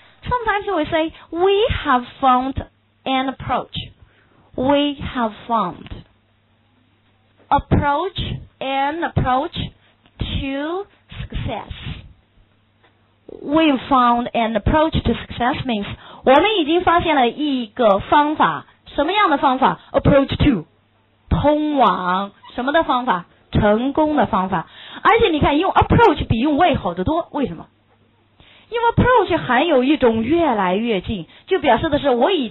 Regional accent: United Kingdom; 而我们英国人可能会称之为

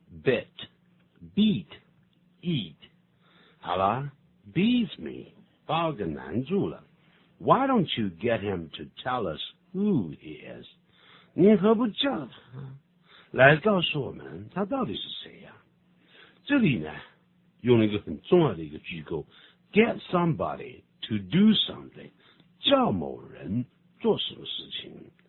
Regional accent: China; 我们中国人啊，常常在这个发音的时候，对一些母音啊，也就是元音啊，我们元音，那么要特别的注意到

